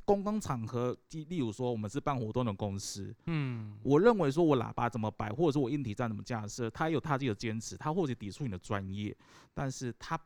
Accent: Taiwan; 等于是因为我是台湾人冒险泛滥的精神，我喜欢赌。

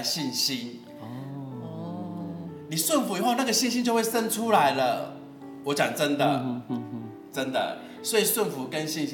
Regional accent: Taiwan; accent: Taiwanese Mandarin; 我可以台湾国语吗？

